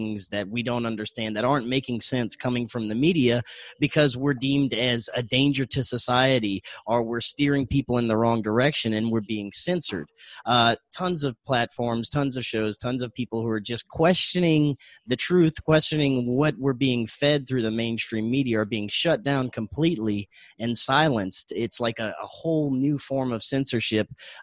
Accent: Louisiana, United States; Just now in my home state of Louisiana and New Orleans, they're mandating that they're going to have a task force

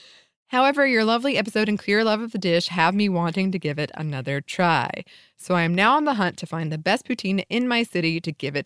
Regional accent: the South, United States; moved away as an adult; now in Canada; As an American living in Canada, I didn't like poutine when I first tried it. I grew up in the South

